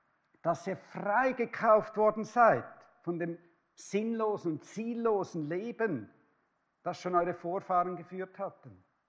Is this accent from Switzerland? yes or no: yes; Switzerland; als Schweizer habe ich das bewusst lernen müssen. Und wir Schweizer haben nicht so viel Ehrfurcht vor der Obrigkeit